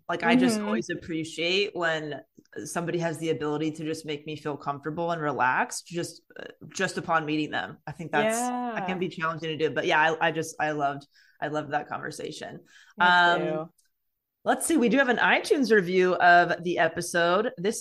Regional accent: California, United States; I grew up in California and I have never heard this ever.

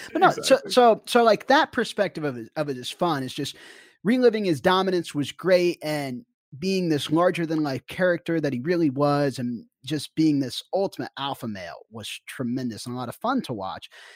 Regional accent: Kansas City, Kansas, United States; I was a kid from Kansas that grew up in Kansas City that followed college basketball very heavily because we didn't have an NBA team.

